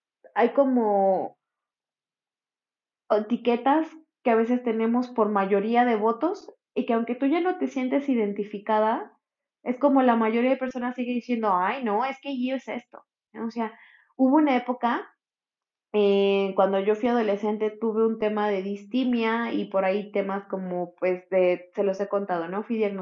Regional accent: State of Mexico, Mexico; moved away; Conforme fui creciendo, entré a la universidad, me mudé lejos del Estado de México

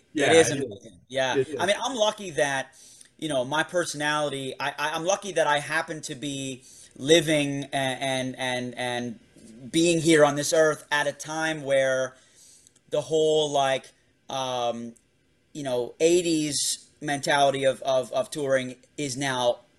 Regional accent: Pennsylvania, United States; born there; I didn't realize until I moved away from the Lehigh Valley that I happened to be born in this very interesting little oasis of talent that is so unusual

